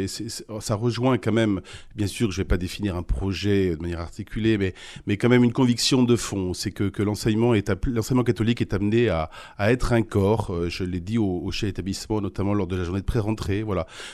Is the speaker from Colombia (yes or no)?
no; Laval, Pays de la Loire, France; j'ai du sang breton comme tout Mayennais qui se respecte. Oui, je suis né à Laval et j'ai grandi effectivement en Mayenne en courant dans ce joli département rural et dans le Bocage